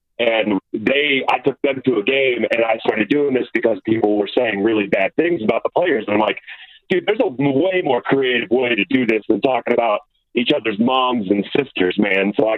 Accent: Sacramento, California, United States; I am from Sacramento, California, the capital of this great state in which we live, yep.

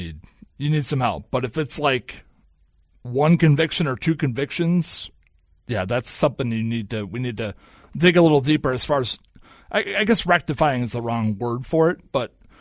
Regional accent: Aiken, South Carolina, United States; I'm not from Aiken, but I grew up in Aiken.

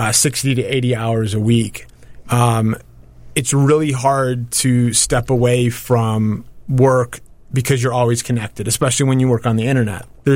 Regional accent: Skokie, Illinois, United States; also born or lived in Highland Park / Glenview; So I'm born and raised in Illinois. I was born in Highland Park. I lived a very short period of time in Glenview, Illinois.

